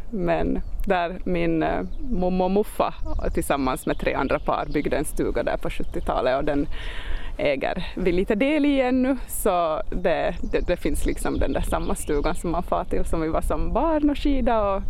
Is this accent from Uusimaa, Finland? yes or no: no; Esse, Ostrobothnia, Finland; när jag växte upp i Esse och liksom blev vuxen och skulle iväg så ville jag så långt bort det bara går